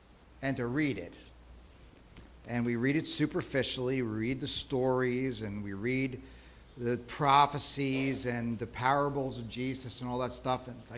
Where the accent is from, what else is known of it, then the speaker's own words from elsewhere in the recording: United States; You know, I'm an American. I live in this country. Everything I know is about this country.